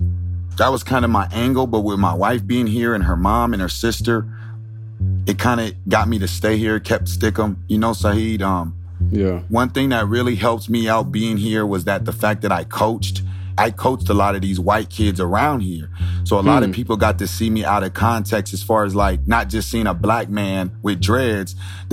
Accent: San Diego, California, United States; also born or lived in Nebraska; when I came from San Diego, I didn't know what racism was until I got to Nebraska.

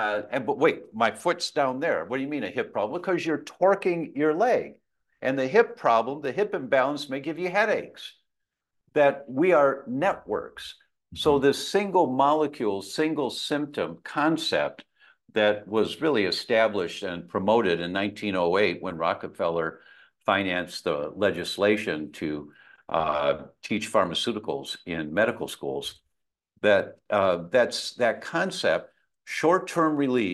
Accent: Chicago, Illinois, United States; I'm from Chicago, I know Frank Thomas.

